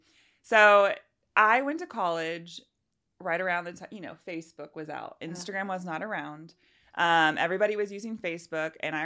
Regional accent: Indianapolis, Indiana, United States; I was born and raised in Indy. Grew up on the south side, actually. So I'm like an hour south of where I am now. Just your normal, typical childhood. My mom grew up in the area. Grandma grew up in the area. Very Midwest.

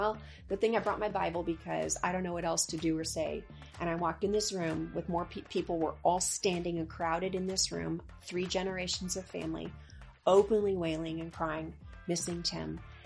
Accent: Chicago, Illinois, United States; And I was raised in the Chicago area, and it was a crazy, chaotic world.

